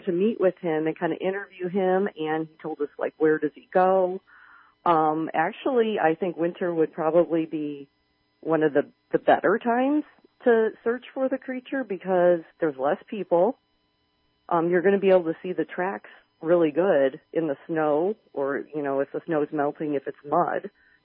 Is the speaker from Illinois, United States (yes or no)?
yes; Chicago, Illinois, United States; You know, we're from Chicago, so the elevation was just, you know, kicking our butts.